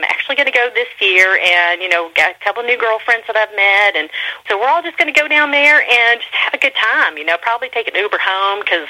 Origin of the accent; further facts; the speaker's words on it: Pensacola, Florida, United States; I'm not necessarily looking for, you know, anyone that's going to move out of Pensacola. I love my hometown, you know.